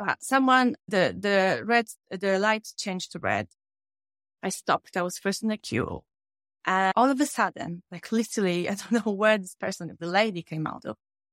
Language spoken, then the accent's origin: English; Poland; And I grew up in Poland and I could always feel some sort of presence in a way.